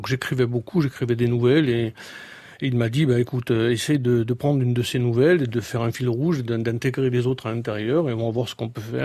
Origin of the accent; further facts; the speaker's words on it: Bastia, Corsica, France; moi. Donc, je suis d'originaire de Castanic, de Doritz. Et j'ai vécu toute mon enfance à Bastia. Entre Bastia et le village.